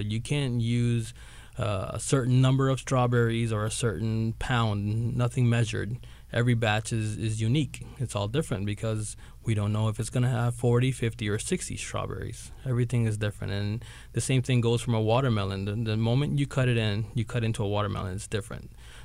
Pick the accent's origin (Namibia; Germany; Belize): Belize; I grew up in Belize. We have the same similar fruits.